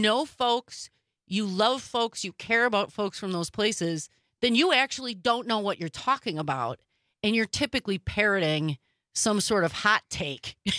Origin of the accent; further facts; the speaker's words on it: Milwaukee, Wisconsin, United States; I was born and raised in Milwaukee myself, went to high school at Rufus King High School for the College Bound on 19th and Capitol, took the bus to school. I grew up in the city. I believe in Milwaukee.